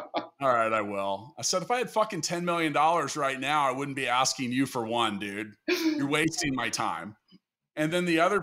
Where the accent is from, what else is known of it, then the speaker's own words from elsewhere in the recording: Kansas City, Missouri, United States; here in my hometown in Kansas City with a company called C2FO